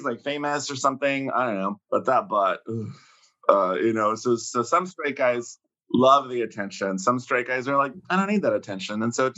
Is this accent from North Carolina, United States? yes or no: no; California, United States; because I grew up in the Bay Area, and the Bay Area, you know, whether we like it or not, is more friendly towards queer people and towards gay men.